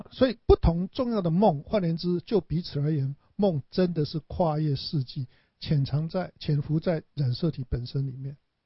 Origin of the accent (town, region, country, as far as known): Taiwan